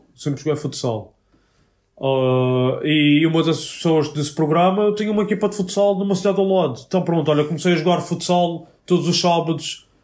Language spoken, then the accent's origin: Portuguese; Portugal; moved away as an adult; Sim, vim de Portugal, sim, sou enfermeiro, sim, não sei o quê. Sim, Portugal.